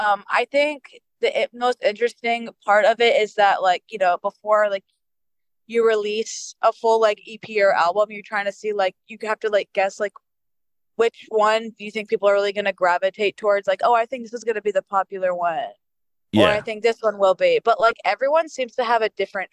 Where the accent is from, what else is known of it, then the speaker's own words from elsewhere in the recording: Dallas, Texas, United States; Yeah, we're from Dallas.